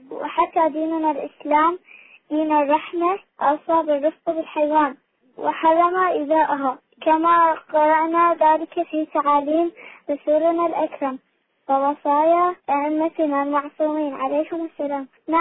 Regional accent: Iraq; من العراق

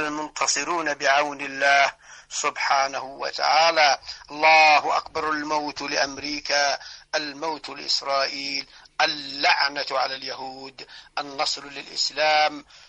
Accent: Yemen; ومع كل ذلك فإننا كيمنيين لازلنا

